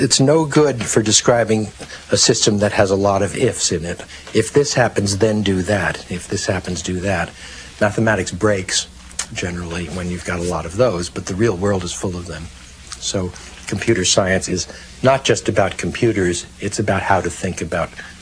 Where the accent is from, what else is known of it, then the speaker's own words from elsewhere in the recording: New York, United States; I grew up in New York, and my father was a surgeon who had all sorts of instruments